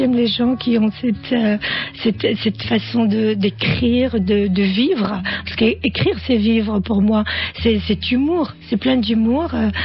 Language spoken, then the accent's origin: French; Damascus, Damascus Governorate, Syria; French is a second language; now in France; je suis syrienne, bien sûr, je suis née à Damas, je fais mes études à Damas